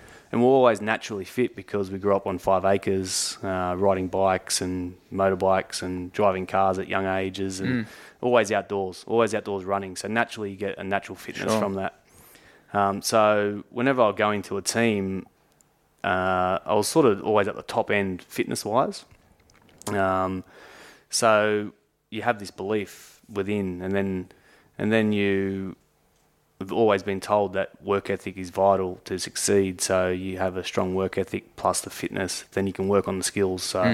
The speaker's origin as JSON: {"language": "English", "town": "Liverpool", "region": "New South Wales", "country": "Australia", "tie": "born or raised there", "said": "I grew up outside Liverpool and there was a big gymnastics center at Macquarie Fields there."}